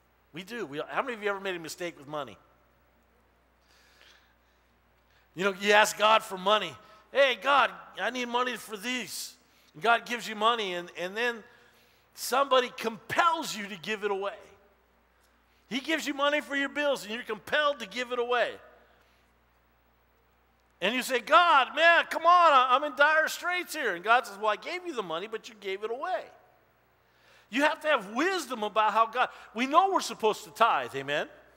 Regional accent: Los Angeles, California, United States; Me too. I was born in East L.A.

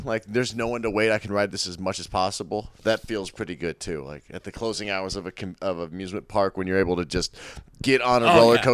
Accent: Midwest, United States; I mean, a lot, you know, growing up in the Midwest, I don't know, what was the deer population in New England?

